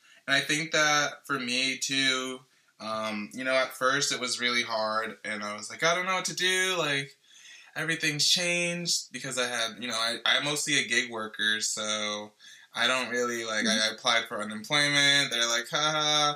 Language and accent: English; New York, United States; I'm from Long Island, like I said, or I grew up there at least.